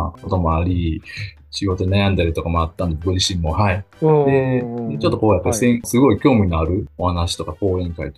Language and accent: Japanese; Nabari, Mie, Japan; now in Sakai, Japan; 生まれも育ちも名張でして。